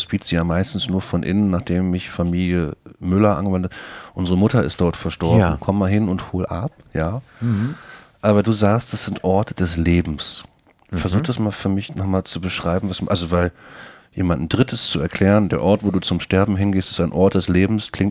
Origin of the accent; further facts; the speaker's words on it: Rostock, Mecklenburg-Vorpommern, Germany; Ich komme aus Rostock.